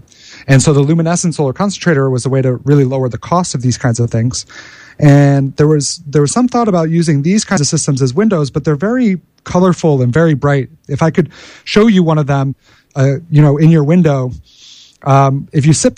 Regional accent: Massachusetts, United States; born or raised there

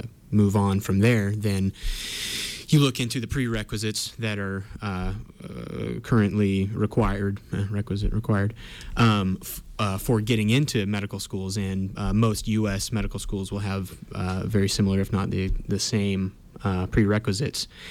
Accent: Durham, California, United States; also born or lived in Chico; I'm from here in Chico, California, and yeah, born here and raised in nearby town Durham, and kind of grown up here in Butte County.

